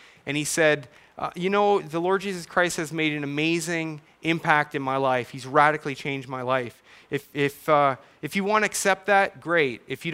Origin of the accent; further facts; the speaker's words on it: Canada; growing up in Canada, we idolized hockey stars